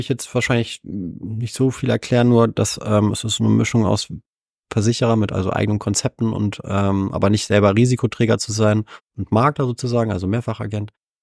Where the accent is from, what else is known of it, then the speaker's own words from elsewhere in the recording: Hamburg, Germany; Ich selber bin Hamburger Jung aus 41 Jahre alt, verheiratet, einen 2-jährigen Sohn